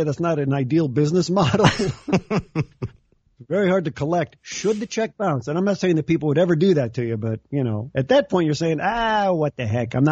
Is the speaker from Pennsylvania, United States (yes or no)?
no; Chicago, Illinois, United States; I grew up in the Chicago area.